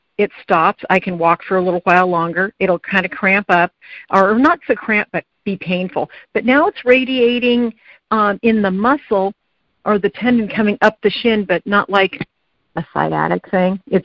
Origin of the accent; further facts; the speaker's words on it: California, United States; I'm from Northern California, before I forget to tell you where I'm from.